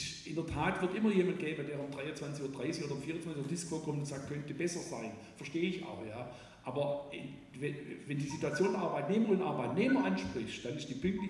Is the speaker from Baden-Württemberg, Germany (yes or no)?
yes; Rottweil, Baden-Württemberg, Germany; ich komme aus Rottweil, da ist die Schwäbische Alb nicht weg